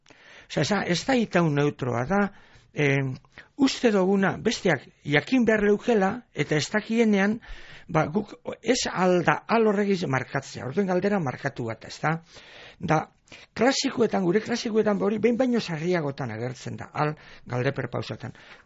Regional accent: Basque Country, Spain

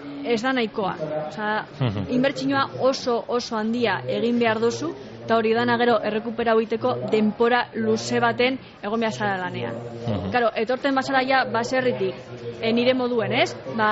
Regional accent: Dima, Basque Country, Spain

